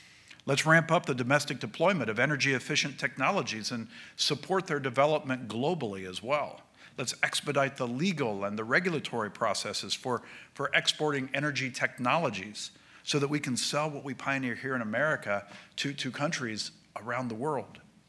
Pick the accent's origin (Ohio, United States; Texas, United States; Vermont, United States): Ohio, United States; in my home state of Ohio